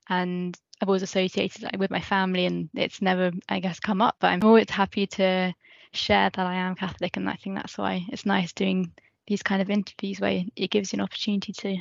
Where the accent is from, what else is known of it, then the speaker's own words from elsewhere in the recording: United Kingdom; I think being born and brought up in the UK, my first thought is to say I'm British. And yeah, India is my heritage.